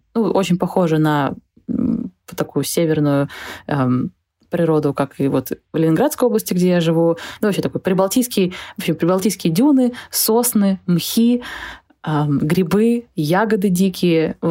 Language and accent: Russian; Finland; also born or lived in Estonia; Я выросла в двух местах. Я выросла в Финляндии и в Эстонии. В Финляндии жили, работали мои родители, я там ходила в детский садик